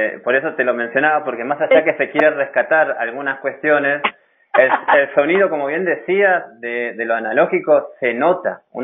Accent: Moreno, Buenos Aires Province, Argentina; now in Mendoza, Argentina; Yo siempre digo que yo estoy acá en Mendoza, pero provengo de Moreno, y bueno, del oeste del conurbano al oeste del país, ¿no? Me vine de algún modo.

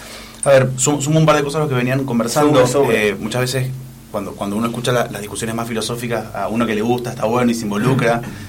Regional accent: Godoy Cruz, Mendoza, Argentina; Yo soy de acá de Godoy Cruz, candidato a senador provincial.

